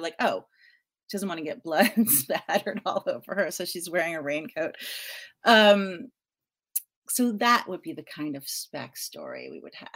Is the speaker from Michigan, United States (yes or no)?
no; New Jersey, United States; now in Los Angeles, United States; I think, you know, the East Coast, I'm from New Jersey and I moved to LA in 94.